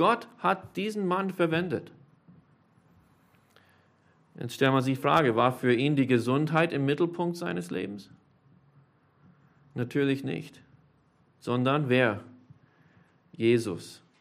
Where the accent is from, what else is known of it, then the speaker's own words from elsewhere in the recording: United States; also born or lived in Austria; Ich bin kein Österreicher, ich bin Amerikaner. Ich bin zwar hier geboren, aber der Herr hat uns hierher geführt